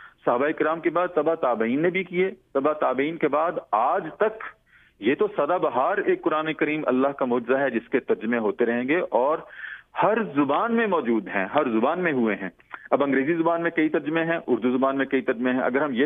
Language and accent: Urdu; Sahiwal, Punjab, Pakistan; میں بنیادی طور پر ساہیوال سے تعلق رکھتا ہوں. 14 ستمبر 1961 کو میری ساہیوال شہر میں میری پیدائش ہوئی, پاکستان کا ایک شہر ہے وہاں.